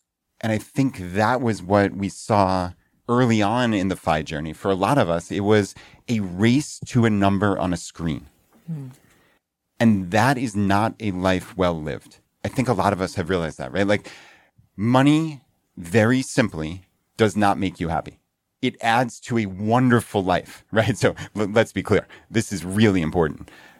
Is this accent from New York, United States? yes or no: yes; Long Island, New York, United States; So yeah, I'm from Long Island, so it's great that they could make it out here.